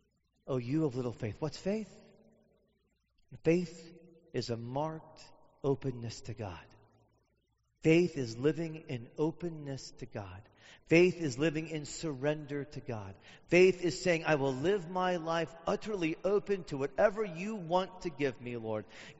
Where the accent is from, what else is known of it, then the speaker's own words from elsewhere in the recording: United States; I'm an American, so of course, I do everything that I'm told.